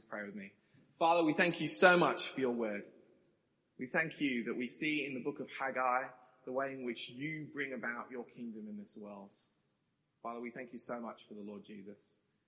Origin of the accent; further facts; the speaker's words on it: Australia; the election happening in my home country of Australia.